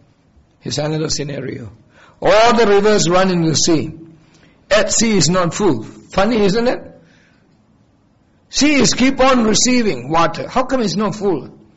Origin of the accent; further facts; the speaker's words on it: India; when I was growing up in India.